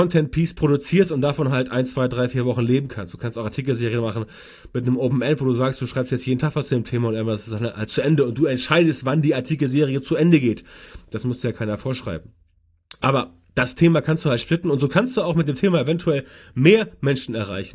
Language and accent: German; West Germany, Germany; weil ich komme aus Westdeutschland und weiß es deswegen nicht genau.